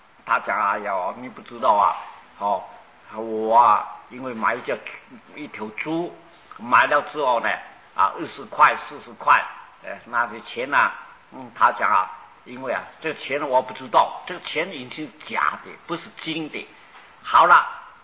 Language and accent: Chinese; China; 我们中国人啊，都是一种迷信。